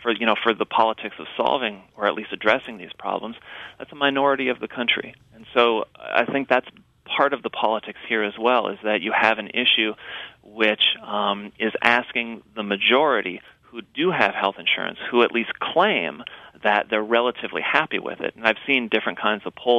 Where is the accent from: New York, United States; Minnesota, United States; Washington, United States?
Minnesota, United States; I think it must be because I'm a Minnesotan. I grew up there, went to college there, got all my degrees from Minnesota, so I'm a good, sensible Midwesterner.